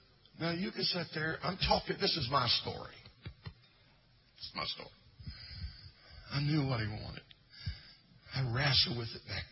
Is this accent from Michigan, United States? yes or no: no; Missouri, United States; I was raised in Missouri.